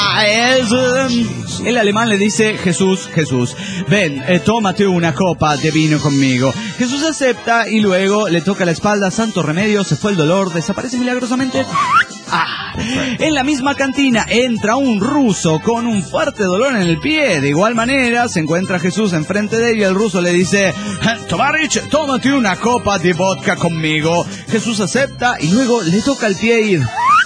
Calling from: Caracas, Capital District, Venezuela; de Caracas, Venezuela.

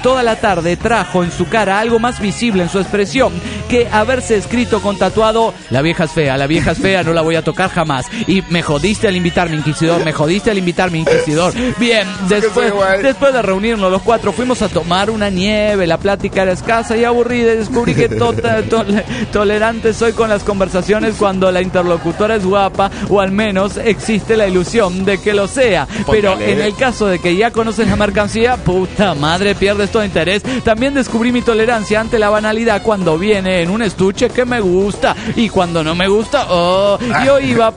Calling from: Caracas, Capital District, Venezuela; de Caracas, Venezuela.

